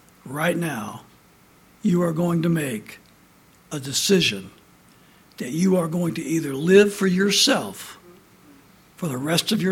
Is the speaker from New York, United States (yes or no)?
no; LaPorte, Indiana, United States; I was born in Northwest Indiana. LaPorte was where I was born and raised.